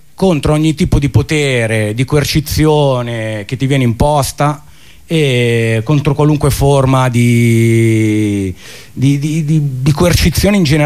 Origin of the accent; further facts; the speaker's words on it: Milan, Lombardy, Italy; noi siamo di Milano